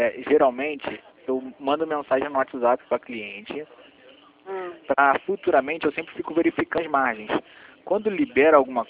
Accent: Rio de Janeiro, Brazil; Isso, da cidade do Rio.

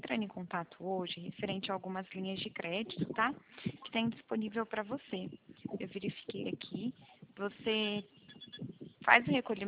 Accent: Bebedouro, São Paulo, Brazil; Eu sou aqui de Bebedouro.

